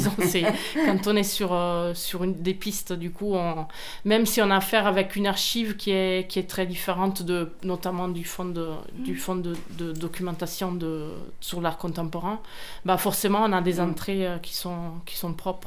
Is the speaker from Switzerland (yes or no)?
yes; Italian-speaking Switzerland, Switzerland; Oui, alors je suis artiste, je viens de Suisse, plutôt suisse-italienne